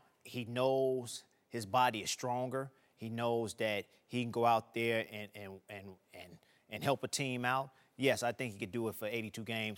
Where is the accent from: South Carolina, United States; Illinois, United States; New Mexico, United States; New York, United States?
Illinois, United States; Chicago; I'm from Chicago, south side of Chicago.